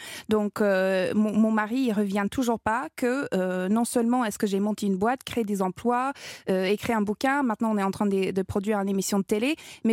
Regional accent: Canada; Exact, l'aînée de 10 enfants. Dans un village complètement paumé.

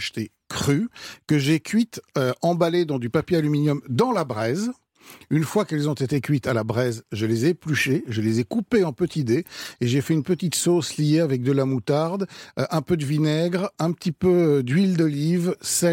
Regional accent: Belgium; Cette sauce samouraï, elle est née chez moi, en Belgique.

